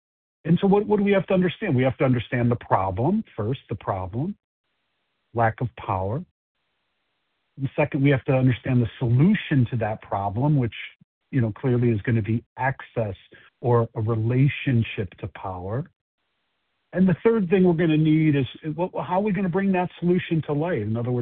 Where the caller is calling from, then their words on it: Chicago, Illinois, United States; I'll be the host for the presentation this morning. I'm calling from Chicago, Illinois.